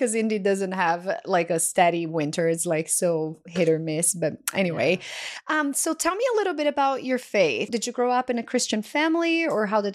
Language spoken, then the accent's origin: English; Brazil; moved away as an adult; now in Indianapolis, United States; I'm from Brazil and people are like, why Indianapolis out of all places, right? Like the United States so big. And I think we actually have been here for the same amount of time. I moved here 2002.